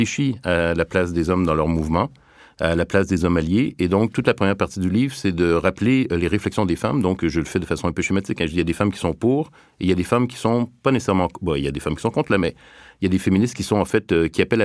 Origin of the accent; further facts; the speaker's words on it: Montreal, Quebec, Canada; Donc, je viens du Québec, donc de la banlieue de Montréal.